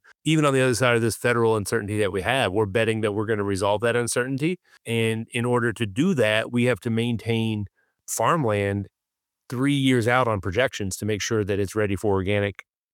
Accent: Lebanon, Kentucky, United States; we've partnered now with a younger farmer from my hometown in Lebanon, Kentucky.

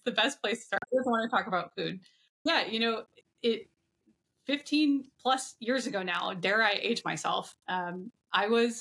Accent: Orlando, Florida, United States; I ended up at a farmer's market locally in my hometown and met a chef who had a farmer's market stand.

